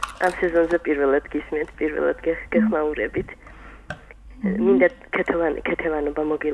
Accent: Kartli, Georgia; მე ქართლელი ვარ

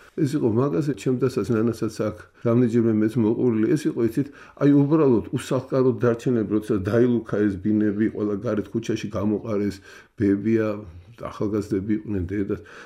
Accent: Tbilisi, Georgia; ეს ჩვენი ესეთი უბანი იყო იქ დავიბადეთ იქ გავიზარდეთ

